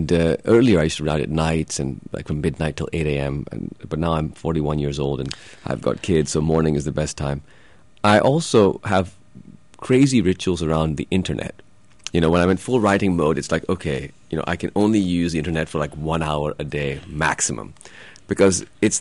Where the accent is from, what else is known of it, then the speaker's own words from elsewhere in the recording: Pakistan; most people I grew up with in Pakistan don't read novels